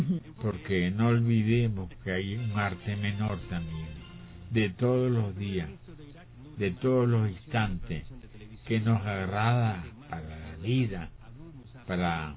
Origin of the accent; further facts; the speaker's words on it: Valencia, Carabobo, Venezuela; born there; He reconstruido la casa donde nací en Valencia.